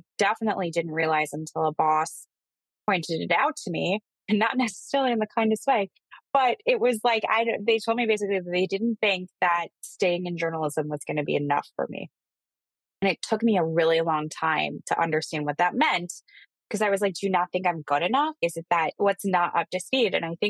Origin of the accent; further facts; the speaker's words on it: Chicago, Illinois, United States; So I grew up in Chicago, downtown in the city.